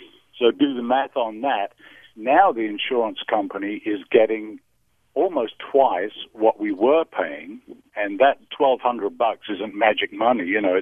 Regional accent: England, United Kingdom; I was born and raised in England where healthcare was a part of life.

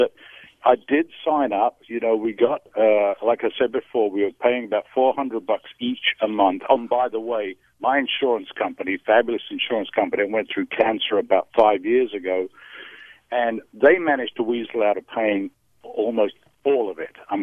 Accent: England, United Kingdom; I was born and raised in England where healthcare was a part of life.

